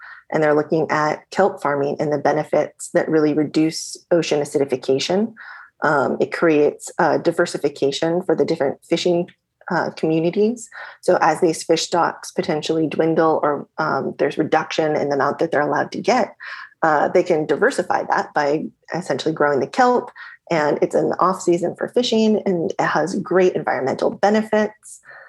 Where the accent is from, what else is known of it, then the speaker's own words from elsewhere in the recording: Anchorage, Alaska, United States; So I grew up in Anchorage, Alaska